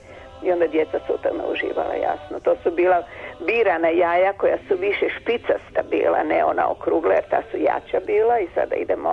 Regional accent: Osijek, Osijek-Baranja County, Croatia; To je bio tradicionalni doručak kod nas u Osijeku, kod nas u mojoj kući, što ja to nastavljam

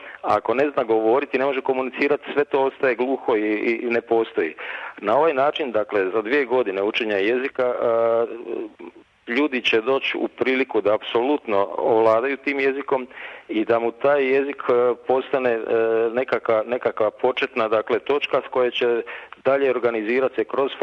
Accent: Vukovar, Vukovar-Srijem County, Croatia; dolazim iz Vukovara

